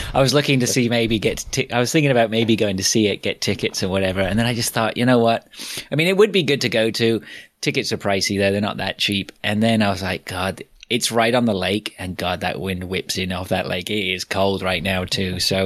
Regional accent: Canada; As a Canadian

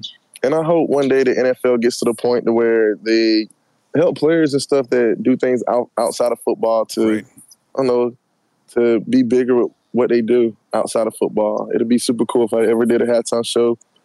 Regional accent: Georgia, United States; I got to go for the home team because I'm from Georgia

